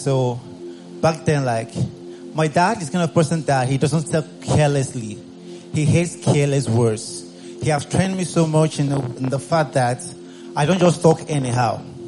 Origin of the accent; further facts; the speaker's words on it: Abia, Nigeria; because I'm from Abia State.